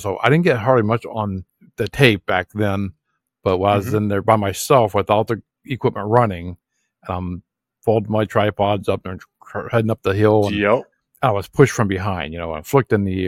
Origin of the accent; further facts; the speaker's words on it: Ohio, United States; So Austin's from Ohio and I'm from Ohio.